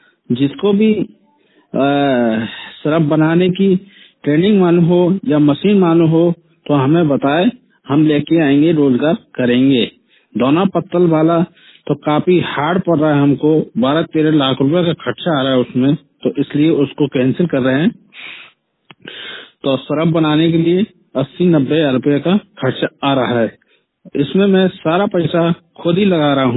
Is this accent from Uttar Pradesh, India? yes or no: yes; Agra, Uttar Pradesh, India; मेरा जिला आगरा है और उत्तर प्रदेश 100% विकलांग हूँ।